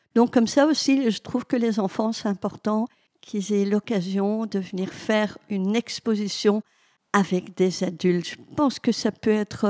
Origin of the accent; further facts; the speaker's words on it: Wallonia, Belgium; Et puis, moi, je suis du Hainaut.